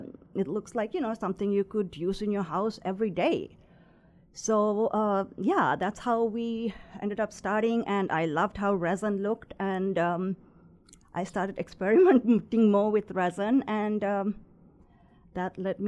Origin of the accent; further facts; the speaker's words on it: Sri Lanka; moved away as an adult; now in United States; No, I grew up in Sri Lanka, which is a small island right off the ocean of India.